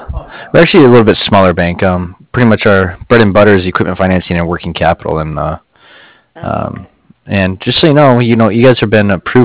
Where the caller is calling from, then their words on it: Cardiff, Wales, United Kingdom; I'm calling from Cardiff.